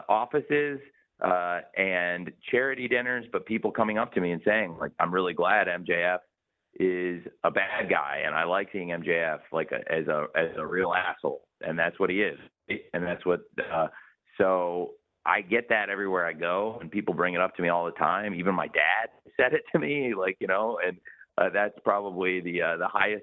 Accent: London, United Kingdom; I'll always bring big AEW events here to London, my hometown here in the UK

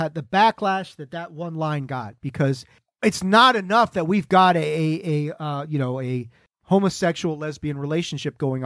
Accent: the South, United States; I grew up in the South. So every once in a while, it'll come out in moments like this.

